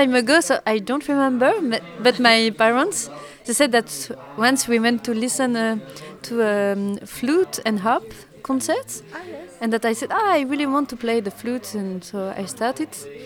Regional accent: France; English is a second language; now in Brussels, Belgium; I'm from France, but now I live in Belgium, in Brussels, since 6 years.

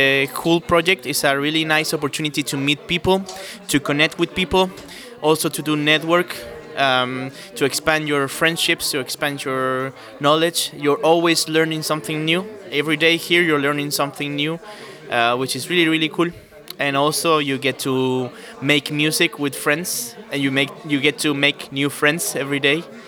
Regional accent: Chile; now in Berlin, Germany; I'm a percussionist. I am from Chile. I'm 30 years old. I lived in Berlin for 3 years, and now I'm planning to move to France this year.

